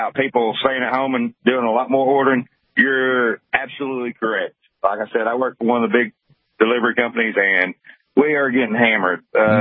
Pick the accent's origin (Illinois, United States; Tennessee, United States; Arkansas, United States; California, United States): Tennessee, United States; Cleveland; I went to a few other places in Chattanooga, because I'm from Cleveland, and they just look at me when I walk in the door